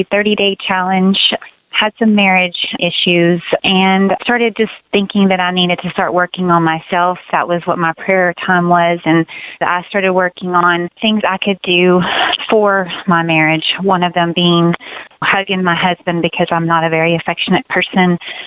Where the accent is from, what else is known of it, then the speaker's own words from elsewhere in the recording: Texas, United States; I'm from Texas, and I listen to your show all the time